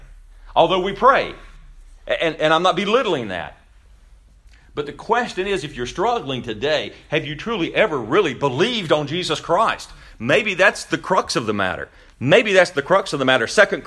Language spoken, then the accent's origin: English; United States; I struggle with it because I'm an American.